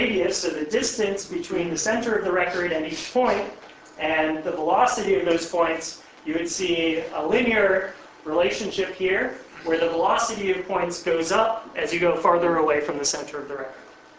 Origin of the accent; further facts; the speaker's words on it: Chicago, Illinois, United States; I'm from Chicago. It was snowing a week before I got here.